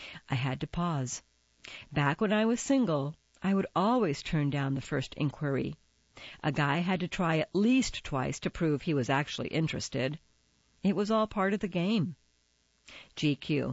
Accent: the South, United States; And when I was growing up in the South, getting my hair done once a week was a thing.

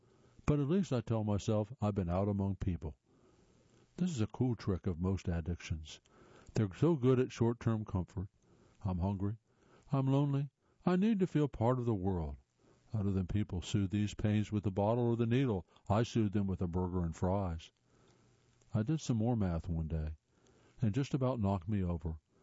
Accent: Brunswick, Georgia, United States; Willie's Weenie Wagon in my hometown of Brunswick, Georgia, was my third place for a lot of years.

